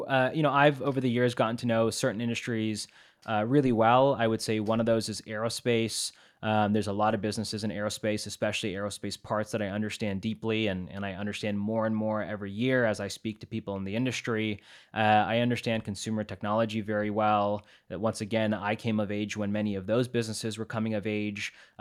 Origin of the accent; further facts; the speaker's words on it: California, United States; I'm from the Silicon Valley. You know, I grew up in a suburb. I'm here in a suburb right now near the Silicon Valley.